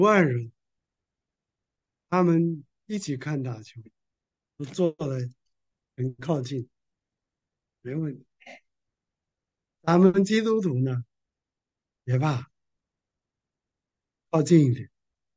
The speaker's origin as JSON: {"language": "Chinese", "country": "China", "said": "当然，我知道我们中国人呢都不会讲鼓励的话，很少。"}